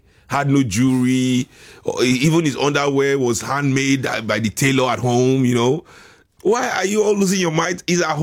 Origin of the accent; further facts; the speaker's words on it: Lagos, Nigeria; when I was growing up in Lagos and I'd go to school